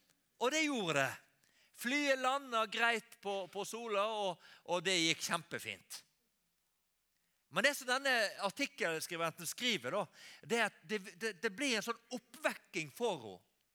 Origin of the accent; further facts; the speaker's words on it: Western Norway, Norway; Jeg er fra Vestlandet, vet